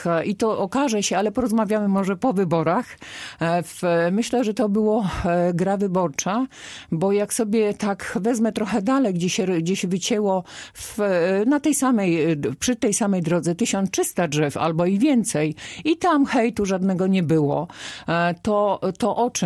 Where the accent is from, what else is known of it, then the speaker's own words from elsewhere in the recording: Trzebiechów, Lubusz Voivodeship, Poland; zresztą się urodziłam w Trzebiechowie, mieszkam całe życie w Trzebiechowie